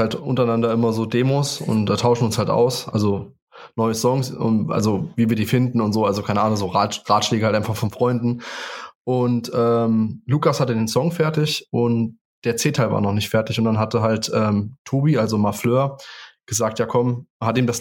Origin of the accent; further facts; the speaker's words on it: Spangenberg, Hesse, Germany; ich komme aus Spangenberg, Jonas kommt aus Melsung